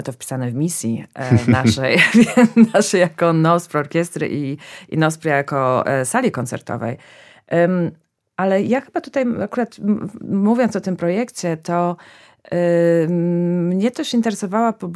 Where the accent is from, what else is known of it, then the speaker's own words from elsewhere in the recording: Głogów, Lower Silesian Voivodeship, Poland; also born or lived in Wrocław / Warsaw; urodziłam się w Głogowie i Wrocław, to są moje regiony, a później oczywiście Warszawa.